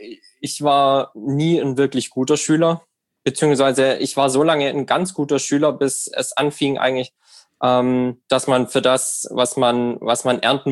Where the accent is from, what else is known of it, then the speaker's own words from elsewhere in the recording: Baden-Württemberg, Germany; Gemeinschaftskunde, heißt es bei uns in Baden-Württemberg.